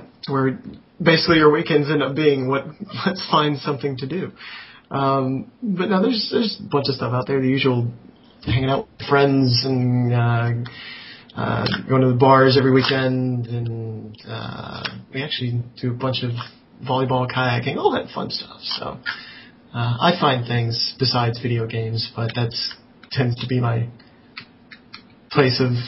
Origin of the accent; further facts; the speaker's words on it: Alabama, United States; I'm totally from the South. Okay, this is, yeah, it's free information. I'm actually from Alabama.